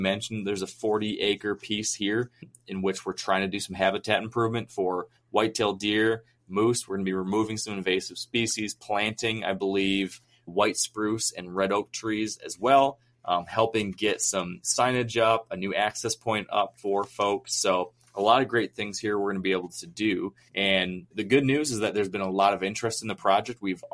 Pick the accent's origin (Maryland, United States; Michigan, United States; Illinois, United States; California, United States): Michigan, United States; I am, as you mentioned, not a Minnesotan. I am from Michigan, but I have viewed the Boundary Waters kind of as the gem of the upper Midwest.